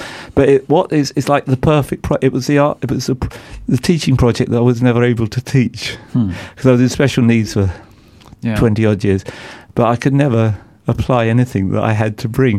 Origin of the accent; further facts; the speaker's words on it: Southall, London, United Kingdom; born there; I was literally born ther